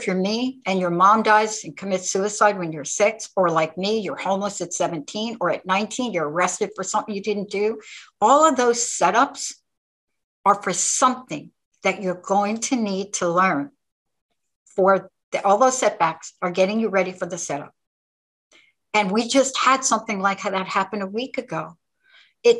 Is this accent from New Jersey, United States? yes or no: no; New York, United States; now in Washington, United States; I'm a girl from New York that happens to live in Washington State.